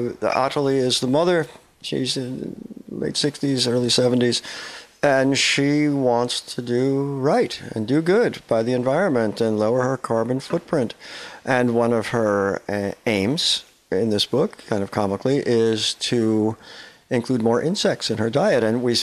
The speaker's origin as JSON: {"language": "English", "region": "New York", "country": "United States", "said": "I came from New York, and I don't ever see enough rain out here, you know."}